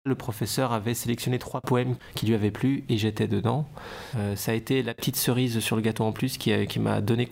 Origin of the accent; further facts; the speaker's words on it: Dijon, Bourgogne-Franche-Comté, France; now in Lyon, France; J'habite à Lyon. Je viens de Dijon. Ma mère est suédoise et mon père, lui, est d'origine italienne.